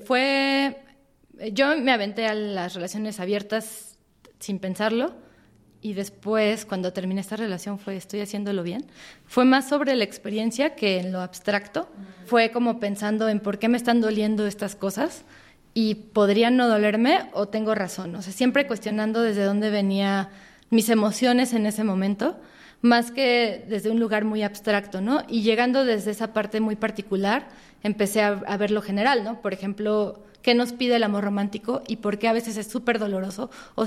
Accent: Mexico; la tríada llorosa con la que crecimos en México

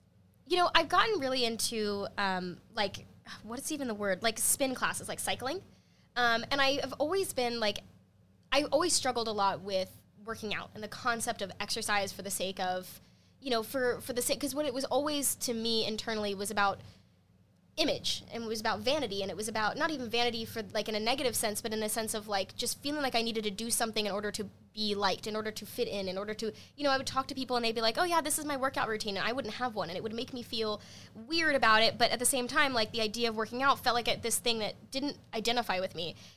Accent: Arkansas, United States; we started talking about the fact that I was from Arkansas

